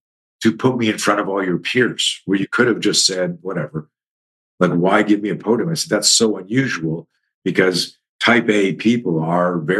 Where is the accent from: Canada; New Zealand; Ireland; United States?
Canada; Like, I'm a Canadian